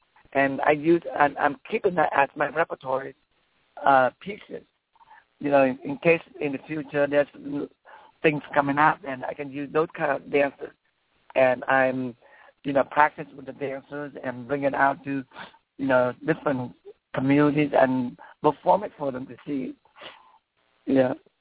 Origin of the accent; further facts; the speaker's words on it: Vietnam; now in United States; because I came from Vietnam, so Vietnamese culture is very rich and very, you know, very spiritual.